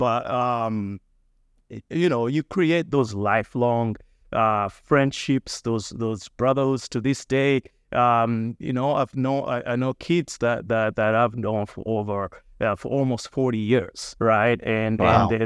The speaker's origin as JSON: {"language": "English", "country": "Uganda", "tie": "born or raised there", "moved": "as an adult", "said": "I grew up in Uganda. I actually moved here when I was close to 22."}